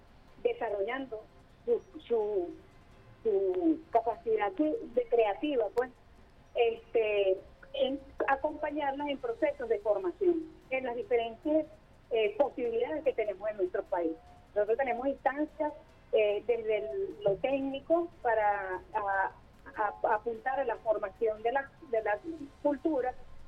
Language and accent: Spanish; Venezuela; nuestra postura como mujer venezolana es seguir profundizando toda la historia